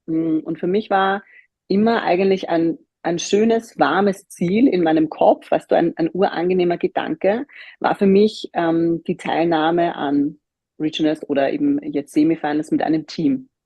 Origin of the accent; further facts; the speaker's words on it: Lower Austria, Austria; ich bin 33, bin aus Niederösterreich. Ein Bundesland, das sich wie Brandenburg um Berlin streckt sich Niederösterreich um Wien. Das heißt, ich komme ganz aus der Nähe aus Wien, lebe jetzt aber seit Februar gerade vorrangig in Berlin.